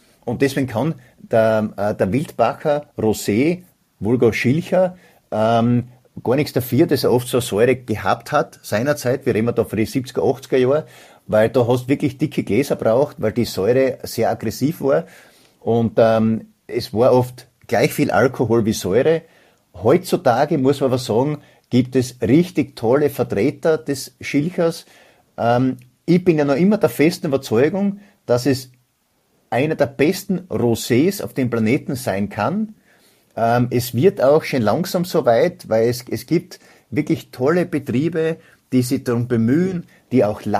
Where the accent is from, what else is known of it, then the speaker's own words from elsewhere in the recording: Köflach, Styria, Austria; Ich bin ja gebürtiger Köflacher. Also jeder, der weiß, wo das ist in der Weststeiermark.